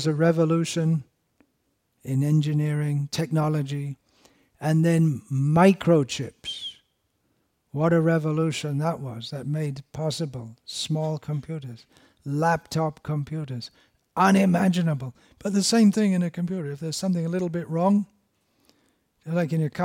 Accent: England, United Kingdom; When I was growing up in Merry England, we heard about computers.

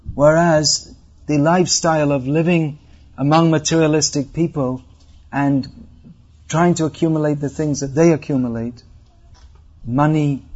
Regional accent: England, United Kingdom; now in India; I'm living in India. I don't live in America or England. But I was brought up in England, raised in England.

